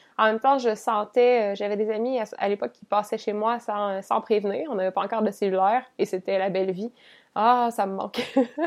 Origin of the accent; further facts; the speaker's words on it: Côte-Saumont, Quebec, Canada; j'allais marcher jusqu'à la Côte-Saumont, qui est mon village natal, où mes parents habitent.